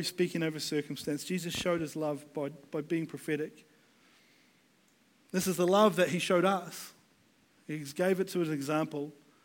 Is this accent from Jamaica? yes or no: no; Taranaki, New Zealand; I'm from Taranaki. It's Taranaki hardcore.